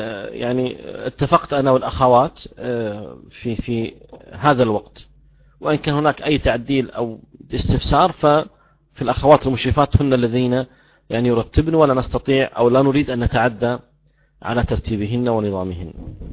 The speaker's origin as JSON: {"language": "Arabic", "country": "Kuwait", "said": "أصبح الآن وسيلة من وسائل الدعوة إلى الله عز وجل عندنا في الكويت"}